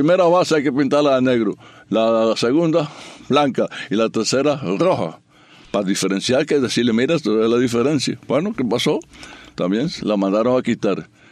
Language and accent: Spanish; Puerto Rico; pero resulta que yo vine de Puerto Rico y nadaba la temporada en Chicago